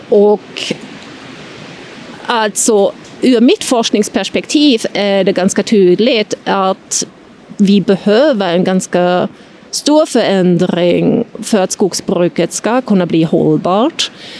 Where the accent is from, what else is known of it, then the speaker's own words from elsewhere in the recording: East Germany, Germany; Jag är inte döpt ens. Jag är uppvuxen i Östtyskland